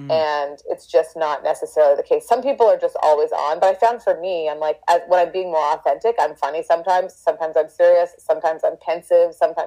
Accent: Winnipeg, Manitoba, Canada; now in Los Angeles, United States; I grew up in Winnipeg, so I feel like I really deserve this heat at this time in my life.

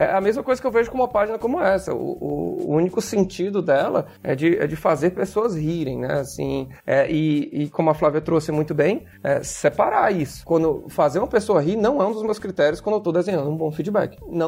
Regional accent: Ceará, Brazil; Eu, por exemplo, sou nordestino, na sociarense, a gente faz piada de tudo.

